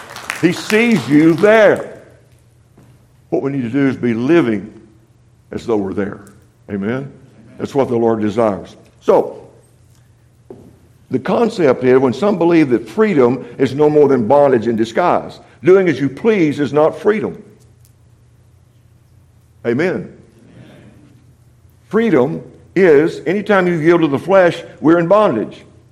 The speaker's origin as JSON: {"language": "English", "region": "Texas", "country": "United States", "said": "I'm from West Texas. I'm kind of simple."}